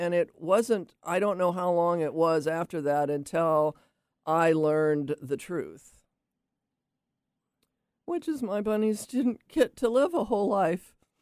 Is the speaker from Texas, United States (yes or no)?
no; Laurelhurst, Oregon, United States; Okay, so I grew up in Laurelhurst, in the city, you know, with my parents